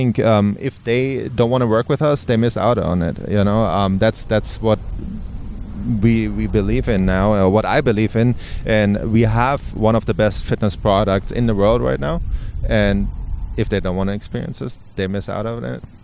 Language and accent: English; Germany; English is a second language; I'm from Germany, and it's not my first language.